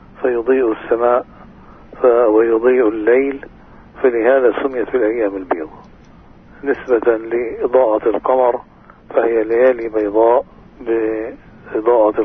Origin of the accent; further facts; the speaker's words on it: West Bank, Palestine; الآن تقدير صدقة الفطر عندنا في الضفة الغربية